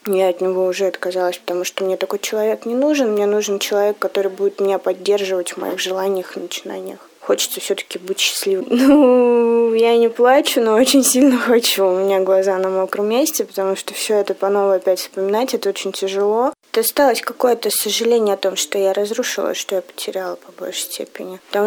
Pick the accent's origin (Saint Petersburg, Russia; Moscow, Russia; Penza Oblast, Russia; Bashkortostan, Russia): Bashkortostan, Russia; Ufa; Я сама из Уфы.